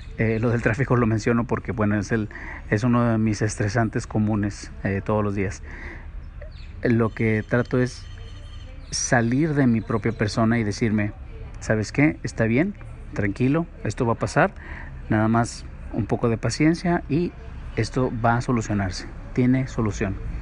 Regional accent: Mexico; Yo soy de México y aquí no tenemos esa cultura de prevención en muchas de las cosas.

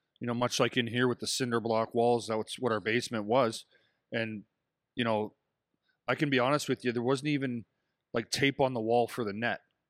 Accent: Windsor, Ontario, Canada; growing up in Windsor, you know, hockey for me wasn't the number one growing up.

